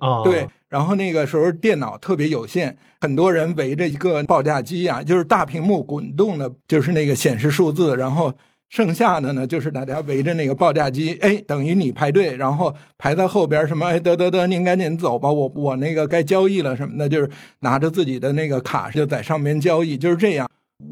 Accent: Beijing, China; 我从小就生活在这个东城区，然后在那个西城区上学，整个就是没有离开过北京这么一个方圆几十公里的这么一个范围。

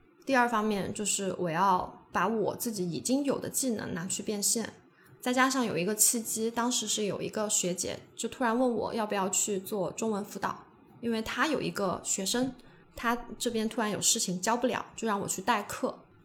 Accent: China; 我是几几几几年级几几班哪个系的外国留学生，我说我是中国人啊

